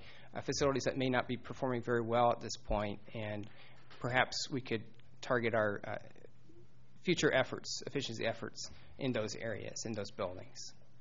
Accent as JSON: {"language": "English", "town": "Bloomington", "region": "Indiana", "country": "United States", "tie": "born or raised there", "said": "Bloomington, Indiana."}